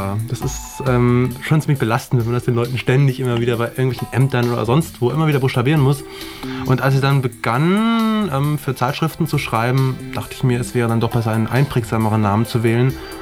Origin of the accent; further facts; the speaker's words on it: Soltau, Lower Saxony, Germany; also born or lived in Geesthacht; now in Berlin, Germany; Geboren in Geesthacht, was trotz des Namens nicht in Holland liegt, sondern am Nordufer der Elbe. Aufgewachsen und so weiter in Soltau. in der Lüneburger Heide und dann vor 7 Jahren nach Berlin gekommen.